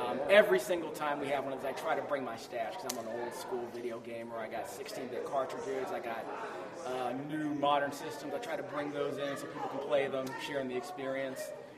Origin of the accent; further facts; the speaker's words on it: Maryland, United States; Because I'm actually from Montgomery County. I'm up the street.